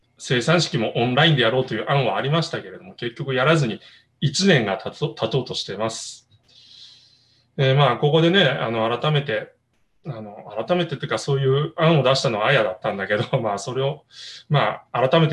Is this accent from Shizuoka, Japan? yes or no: no; Hiroshima, Japan; なかなかね、広島のうちの田舎もそうでしたけど、食パンを薄く切って、四角に切ってみんなが、指先でつまんで食えるようなことをね、してました。